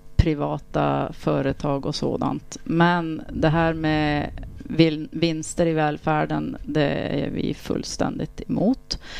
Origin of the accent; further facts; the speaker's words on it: Åskogen, Norrbotten County, Sweden; Och jag är ursprungligen från Norrbotten i en liten by som heter Åskogen ovanför Boden. Och har bott här i 10 år.